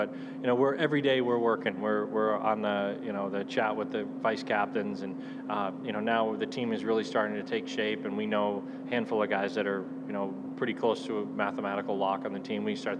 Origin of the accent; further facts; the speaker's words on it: New England, United States; Reminds me a lot of courses I grew up in New England with the tree-lined fairways